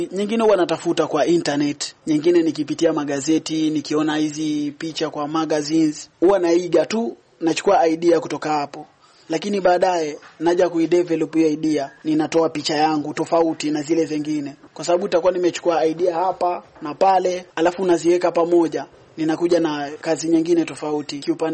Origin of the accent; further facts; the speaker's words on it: Ngombeni, Kwale County, Kenya; Nimetokea Ngombeni katika Kwale County.